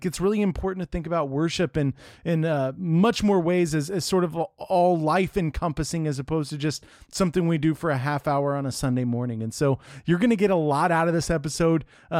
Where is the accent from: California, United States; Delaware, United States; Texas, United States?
Texas, United States; I came from Texas to Wheaton and you went from Wheaton to Texas.